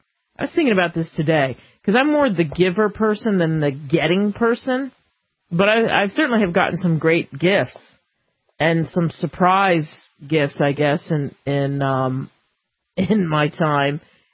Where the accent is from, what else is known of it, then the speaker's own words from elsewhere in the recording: New Jersey, United States; And lots of rain from my hometown, cop says, in southern New Jersey.